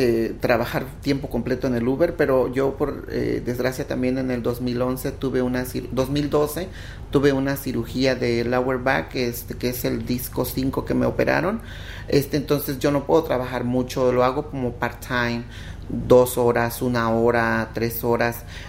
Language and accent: Spanish; Chiapas, Mexico; now in United States; Yo soy del sur de México, Chiapas. Soy también americana ya, ciudadana americana.